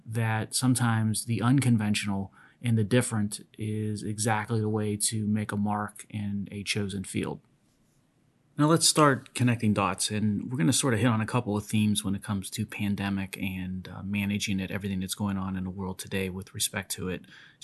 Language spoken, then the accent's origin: English; Pittsburgh, Pennsylvania, United States; not far from where I grew up in the Pittsburgh area in western Pennsylvania.